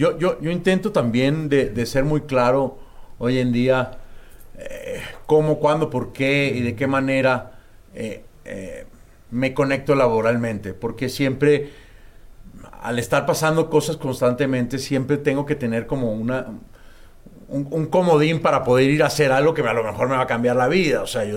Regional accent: Venezuela; Sí, bueno, soy venezolano

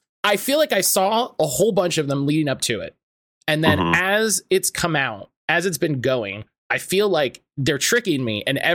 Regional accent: Florida, United States; Yeah. I'm from Florida, so...

